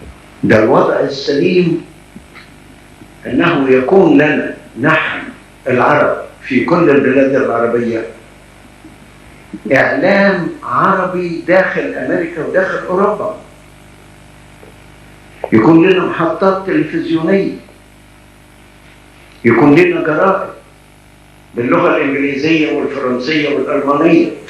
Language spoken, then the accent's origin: Arabic; Egypt; يعني وسط أنفسنا كمصريين نتكلم